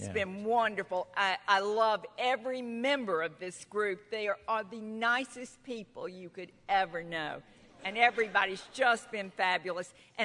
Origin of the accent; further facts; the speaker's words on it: Oxford, Mississippi, United States; I grew up in Oxford, Mississippi, as